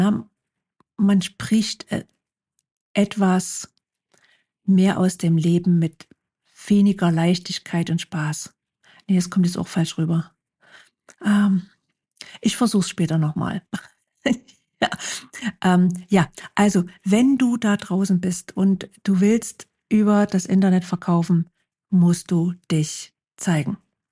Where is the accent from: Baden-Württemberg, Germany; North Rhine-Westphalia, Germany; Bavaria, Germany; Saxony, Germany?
Saxony, Germany; accent: Saxon; Ich komme aus Sachsen und das hört man. Das hört man einfach. Und ich habe jahrelang diese Last mit mir rumgetragen und dachte mir so, Gott, warum muss es denn ausgerechnet Sachsen sein mit dem sächsischen Dialekt?